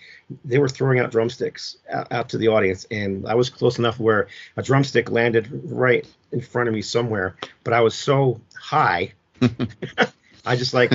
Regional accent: New Jersey, United States; I grew up in New Jersey, so I was a big fan of all the Philadelphia teams because that's where we were closest to.

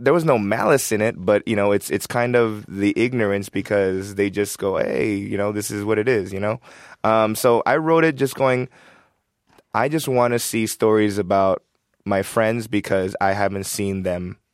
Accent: United States; I was born and raised here. I went to school here. I pay taxes, you know, and so I'm as American as a lot of people.

